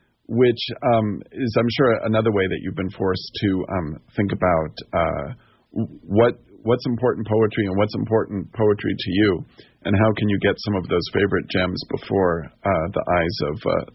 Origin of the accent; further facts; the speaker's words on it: Washington, District of Columbia, United States; I remember when Robert Haas featured it in his Poet's Choice column in Washington Post, which was my hometown newspaper